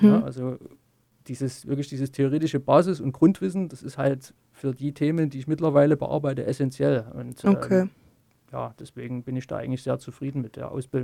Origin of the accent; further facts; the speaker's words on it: Chemnitz, Saxony, Germany; Bin gebürtiger Karl-Marx-Städter, immer noch wohnhaft in Chemnitz. Bin eigentlich ja von klein auf hier in der Stadt gewesen, hier in der Stadt geblieben, habe hier meine schulische Laufbahn absolviert.